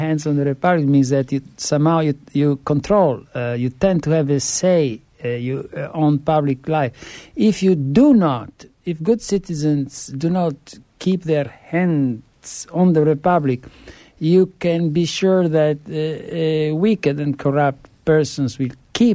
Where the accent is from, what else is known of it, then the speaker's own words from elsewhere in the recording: Italy; accent: Italian; English is a second language; And I ask the listeners to be compassionate about my Italian accent.